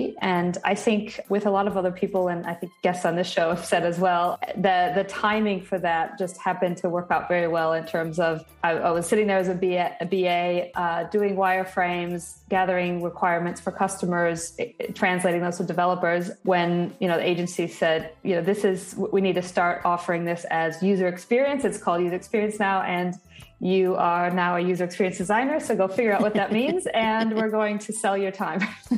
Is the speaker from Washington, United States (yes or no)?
no; Wisconsin, United States; moved away; also born or lived in Australia; I grew up in Wisconsin, and then I moved to Australia, and I lived there for about 6 years.